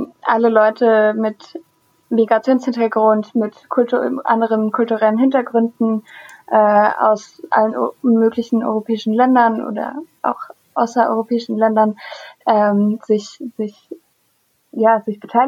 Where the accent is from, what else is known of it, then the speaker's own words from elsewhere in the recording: Strasbourg, Grand Est, France; weil ich komme ja aus Straßburg ursprünglich und musste von meinem Haus aus immer am Parlament vorbei, um dann in die Stadt zu kommen.